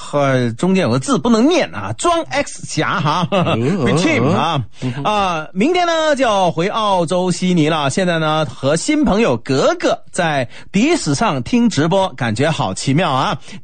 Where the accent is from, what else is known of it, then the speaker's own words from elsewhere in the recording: China; now in Singapore; 也给我们中国人呢，也是在有很多的买家嘛